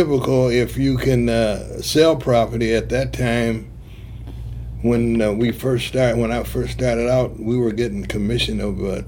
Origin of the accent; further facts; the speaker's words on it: Milwaukee, Wisconsin, United States; I was born and raised in Milwaukee.